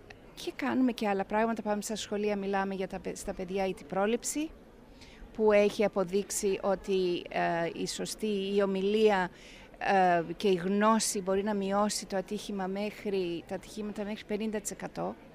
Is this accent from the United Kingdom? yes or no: yes; England, United Kingdom; είμαι Αγγλίδα